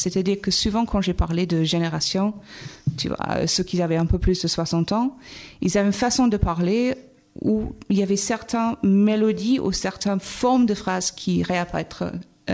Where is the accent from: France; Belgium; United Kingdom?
United Kingdom; born there; French is a second language; moved away; le référendum par rapport au Brexit était un choc, mais je me suis dit, bon, je ne connais pas mon pays natal. Mais en même temps, c'est normal, je ne vis plus là-bas.